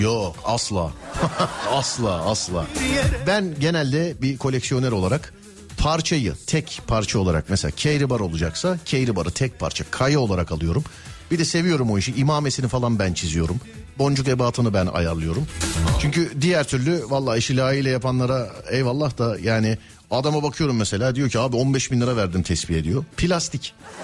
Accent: Istanbul, Turkey; Biz İstanbullular olarak öyle diyebiliriz.

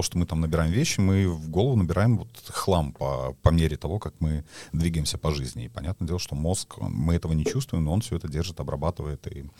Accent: Minsk, Belarus; moved away as an adult; now in Dublin, Ireland; Например, мой город детства и город, который я никогда не видел. То есть uh-huh. я в 19 лет переехал из Минска в Дублин.

